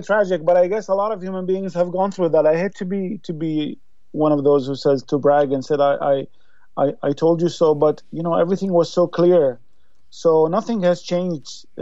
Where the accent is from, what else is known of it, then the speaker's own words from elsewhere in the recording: Iraq; And Iraq is, of course, a country where I lived for 23 years, and you know, it's my home country.